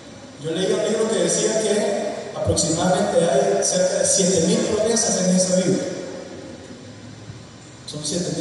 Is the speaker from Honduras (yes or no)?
yes; Honduras; somos hondureños, nacimos en esta tierra, Dios nos puso aquí para cumplir un gran propósito. Y somos parte de esa familia, Honduras.